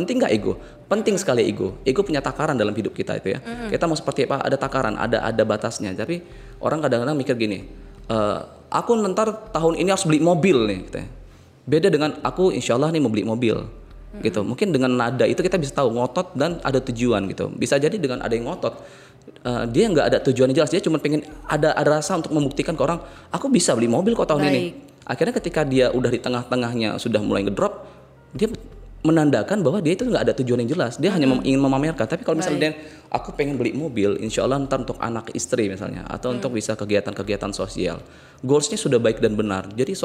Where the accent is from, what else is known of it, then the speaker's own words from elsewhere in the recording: Bireuen, Aceh, Indonesia; born there; Aceh, lahir di Biren.